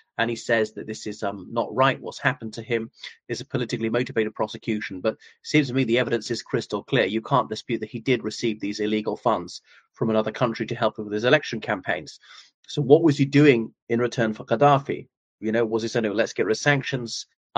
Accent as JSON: {"language": "English", "country": "Ireland", "said": "dear viewers … from Ireland, so welcome back to my channel."}